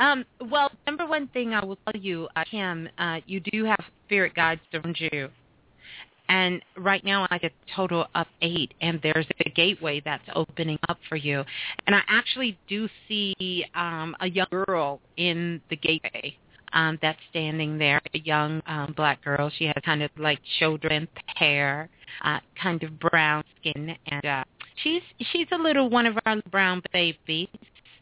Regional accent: Brooklyn, New York, United States; I don't want to know about Brooklyn because I'm a Brooklyn girl. I'm from Brooklyn.

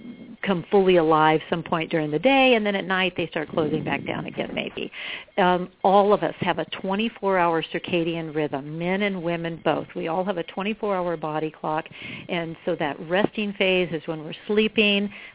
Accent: West Coast, United States; I come from, I grew up on the West Coast, but my mother's from North Carolina, my dad's from Tennessee, and I come from a long line of Tennessee and Kentucky farmers

